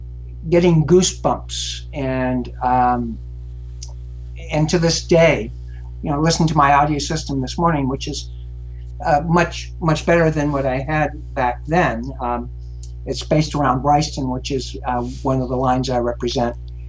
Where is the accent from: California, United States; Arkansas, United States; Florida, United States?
California, United States; Lafayette; growing up in Lafayette, in the suburbs of Lafayette, we were out in the valley, and so we had a 40-foot mast antenna for our television